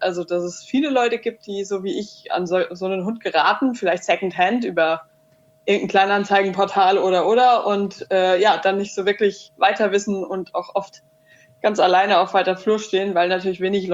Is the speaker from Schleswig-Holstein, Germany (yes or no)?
no; Hesse, Germany; accent: Hessian; ich komme ursprünglich aus Hessen, das wird man wahrscheinlich auch am Akzent ein bisschen merken.